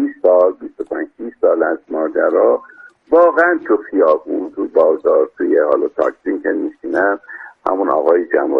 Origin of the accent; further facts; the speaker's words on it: Ahvaz, Khuzestan, Iran; میدونی من بچه اهوازم دیگه